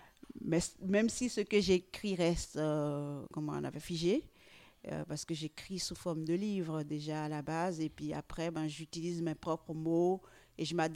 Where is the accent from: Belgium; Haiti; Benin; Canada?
Benin; moved away as an adult; now in Switzerland; Oui, alors moi je suis née à Gbomen dans Romain, au Bénin.